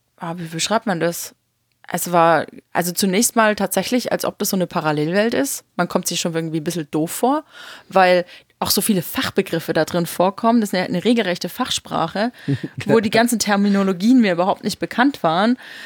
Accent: East Germany, Germany; born there; Ja, ich bin noch in der DDR geboren.

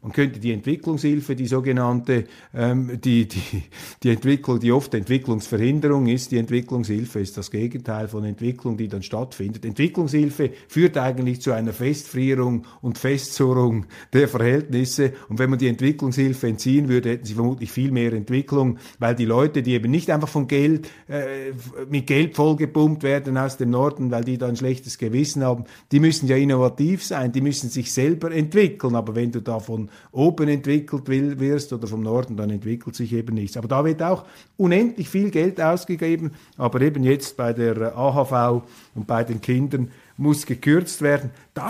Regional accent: Switzerland; Darauf steuern wir zu und als Schweizer können wir diese Chance packen.

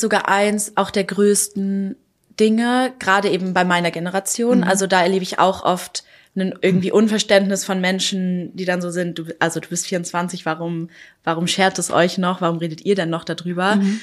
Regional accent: Pankow, Berlin, Germany; ich bin in Pankow aufgewachsen. Pankow ist wahnsinnig progressive, weiße, akademische, liberale Öko-Viertel.

